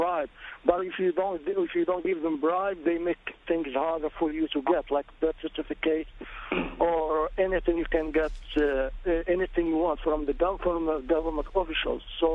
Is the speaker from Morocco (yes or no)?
yes; Morocco; English is a second language; I'm originally from Morocco.